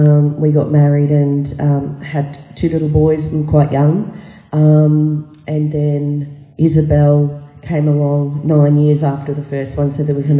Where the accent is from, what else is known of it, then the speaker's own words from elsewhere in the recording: Kingaroy, Queensland, Australia; also born or lived in Bundaberg / Brisbane / Dalby / Innisfail; I was born in Kingaroy, and as I said, we moved around the state quite a bit. My dad was a bank manager, so we spent time in Bundaberg, Brisbane, Dalby, 8 years up in far north Queensland in Innisfail, so we moved around a lot.